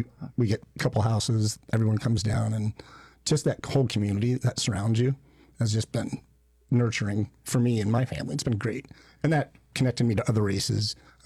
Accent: Alaska, United States; I'm born and raised in Alaska.

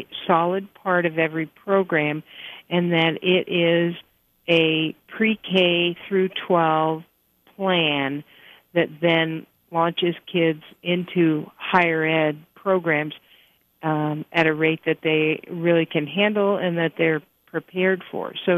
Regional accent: Bethel, Alaska, United States; I served in the project myself for 3 years, and I'm from Bethel.

